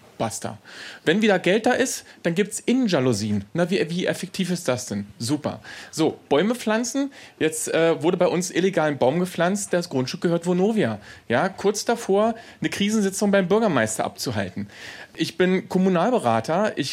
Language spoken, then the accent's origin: German; Ludwigsfelde, Brandenburg, Germany; Ich komme aus Ludwigsfelde. Wir haben Brandenburgs größtes Schulbauprojekt.